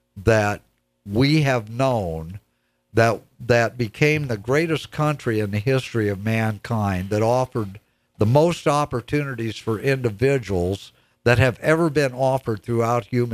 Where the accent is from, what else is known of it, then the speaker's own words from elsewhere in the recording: Iowa, United States; I grew up in Iowa